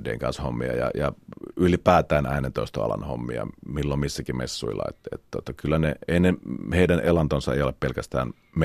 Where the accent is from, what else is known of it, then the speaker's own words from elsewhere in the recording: Eastern Finland, Finland; tuolta Itä-Suomesta, kun ollaan kotoisin, mä en tiedä johtuuko se pelkästään siitä, mutta ollaan kuitenkin jossain määrin slaavilaisia, ainakin lähellä sitä kulttuuria, se Venäjä siinä huokuu rajan takana